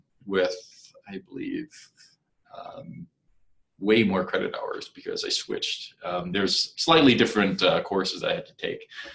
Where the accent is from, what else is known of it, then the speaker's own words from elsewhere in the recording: Nova Scotia, Canada; also born or lived in British Columbia; at the time I was living in BC, British Columbia, and I was born and raised in Nova Scotia.